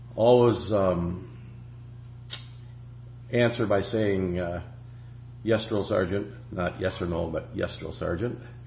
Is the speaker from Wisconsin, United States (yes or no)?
yes; Melrose, Wisconsin, United States; I grew up on a farm in Melrose, Wisconsin.